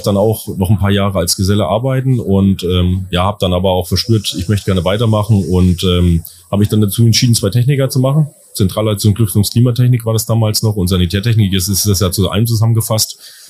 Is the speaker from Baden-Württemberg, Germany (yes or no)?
no; Westhausen, Thuringia, Germany; wo ich überhaupt beheimatet bin, das ist in einem wunderschönen Dorf, heißt Westhausen in Südthüringen, wirklich eine wunderschöne Gegend.